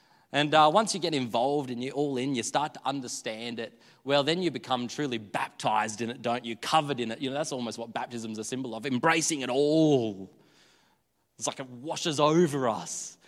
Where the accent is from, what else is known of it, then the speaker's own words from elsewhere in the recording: Billawilla, Australia; You know, Billawilla, my hometown, it didn't have a McDonald's, didn't have a Hungry Jack's, didn't even have a Domino's, but KFC.